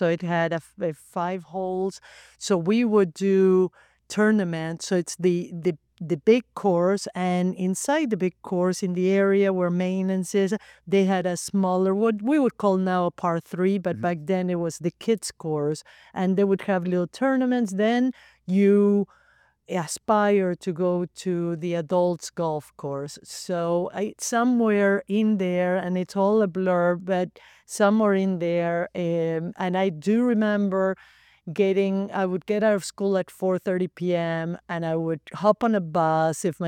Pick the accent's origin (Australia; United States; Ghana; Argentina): Argentina; Well, growing up in Argentina was family style.